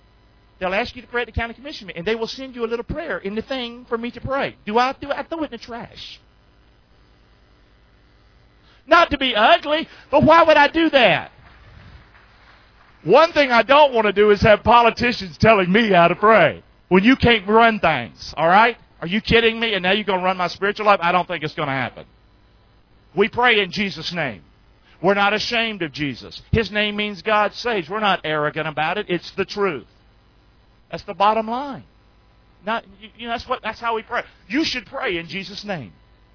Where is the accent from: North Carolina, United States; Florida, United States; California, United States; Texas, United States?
North Carolina, United States; Rockingham; It's amazing to me that I'm from Rockingham, North Carolina. I speak like a crazy man, talk funny, and yet I can have Canadians right here on the right.